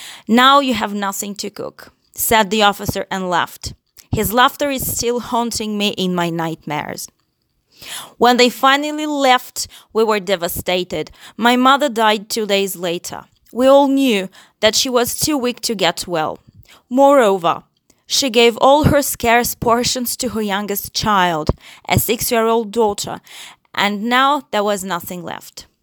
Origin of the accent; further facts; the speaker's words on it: Ukraine; I'm from Ukraine.